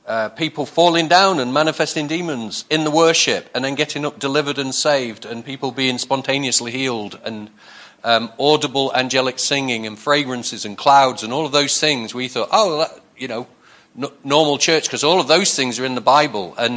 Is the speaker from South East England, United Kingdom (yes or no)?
no; Blackpool, North West England, United Kingdom; Yeah, we're from Blackpool and Lytham St. Anne's, which is posh Blackpool, where the tide knocks before it comes in.